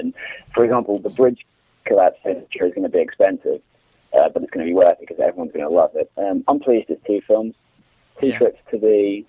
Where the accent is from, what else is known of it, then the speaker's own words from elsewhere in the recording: United States; Dude, I'm American, man.